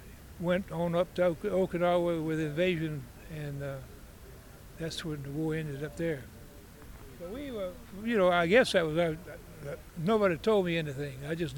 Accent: Goldsboro, North Carolina, United States; I grew up in the eastern North Carolina. Goldsboro was my home.

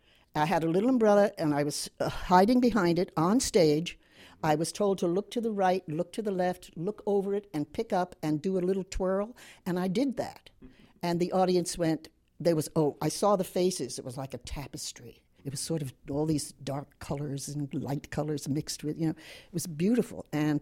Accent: Long Island, New York, United States; I want to remind you that I'm from Long Island, and it is an island in the Atlantic. And I was really raised

